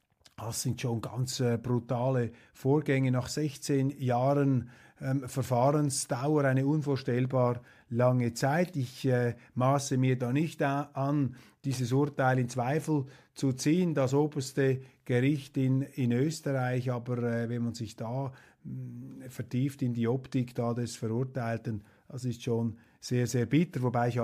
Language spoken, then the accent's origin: German; Switzerland; als Schweizer sage ich Ihnen, wir sind gerne klein.